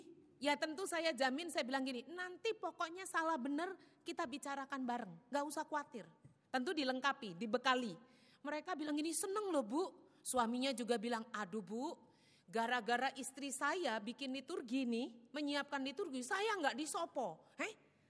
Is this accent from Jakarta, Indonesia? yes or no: no; Surabaya, East Java, Indonesia; Oh ya, saya dari Manyar Surabaya.